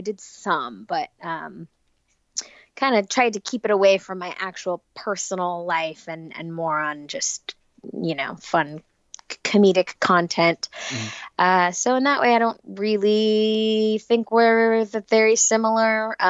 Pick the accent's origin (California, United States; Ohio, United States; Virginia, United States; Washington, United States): California, United States; Los Angeles; I'm from Los Angeles, and when you're a kid who grows up here, it's kind of part of the deal where you at least try out acting because it's so accessible.